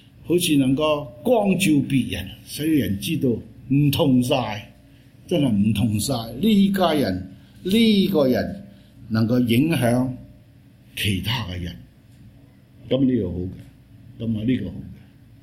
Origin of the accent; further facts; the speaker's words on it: Hong Kong; also born or lived in China; 平時咧喺屋企同我太太同我啲仔女講國語嘅，因為我本身就係大陸移民去到香港，咁啊，但係咧香港咧習慣咗喺香港嘅文化長大，所以人哋問我你喺邊度嚟啊，我香港嚟